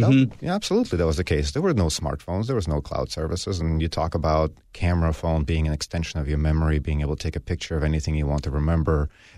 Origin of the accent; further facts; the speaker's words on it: Russia; also born or lived in Los Gatos; now in United States; I immigrated from Russia with my parents in 1992, so I've been here 24 years at this point. I went to high school in Los Gatos, so basically lived around here for most of my adult life.